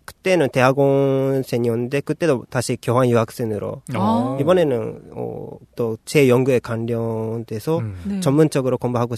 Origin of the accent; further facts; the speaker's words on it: Shizuoka, Japan; Korean is a second language; now in South Korea; 저는 일본 시즈오카에서 온